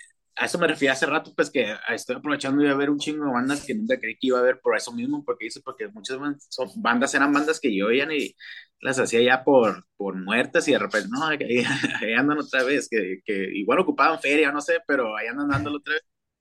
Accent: Tijuana, Baja California, Mexico; somos de Tijuana y también como que, pues no sé, le da ahí como un toque, pues, a la tocada porque pues, somos de México.

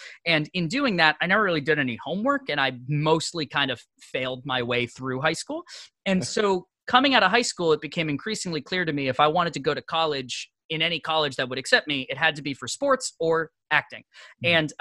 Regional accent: Maine, United States; I want to go to a big city. I'm from Maine. Like, I need to be in an urban environment.

